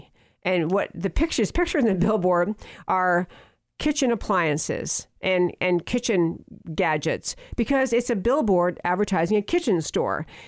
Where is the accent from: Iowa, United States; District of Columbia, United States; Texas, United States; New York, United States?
New York, United States; Schenectady; It actually came from upstate New York, near where I grew up in Schenectady, New York.